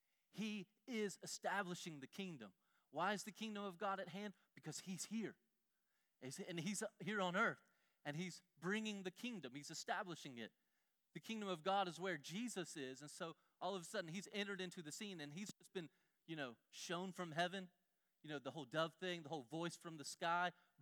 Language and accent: English; Augusta, Georgia, United States; there's a Zaxby's on every street and every corner in Augusta. And so I grew up going to Zaxby's a lot.